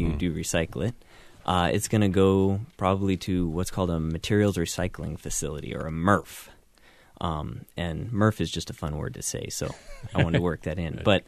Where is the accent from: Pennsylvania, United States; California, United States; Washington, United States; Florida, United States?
Washington, United States; And I grew up in Washington State, kind of in the northwest corner of the state.